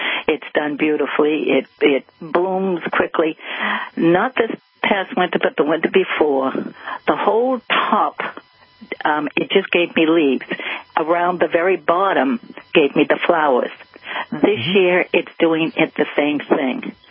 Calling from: Newburyport, Massachusetts, United States; I'm calling from Newburyport, Mass, and first-time caller

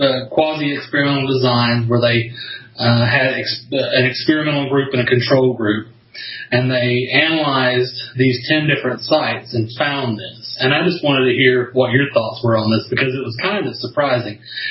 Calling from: Florida, United States

